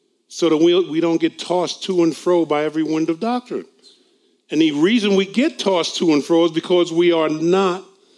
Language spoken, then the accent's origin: English; New York, United States; now in Pennsylvania, United States; I know I'm in Pennsylvania, but I'm a New Yorker.